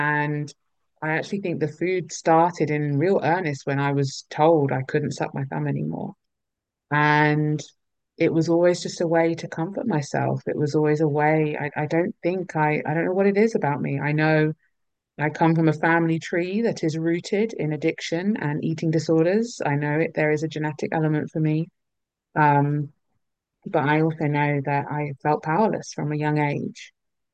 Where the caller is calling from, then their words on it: London, United Kingdom; As mentioned, I am dialing in from London in the UK.